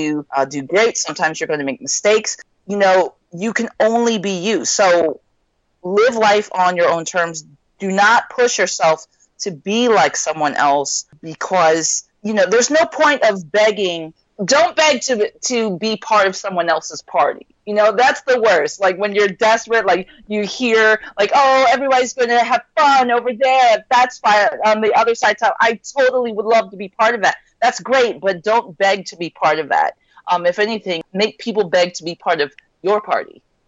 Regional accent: Midwest, United States; also born or lived in New York; now in Miami, United States; My mother is Japanese and my father is African American. And yeah, I grew up in the Midwest and made my way to live in New York for quite a time and then ended up in Miami.

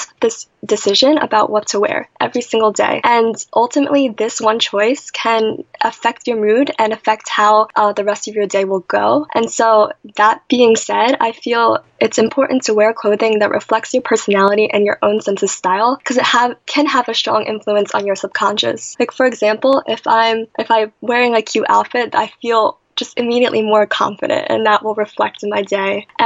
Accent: United States; And although I am American, I really enjoy Korean culture, and it's still a really important part of my life.

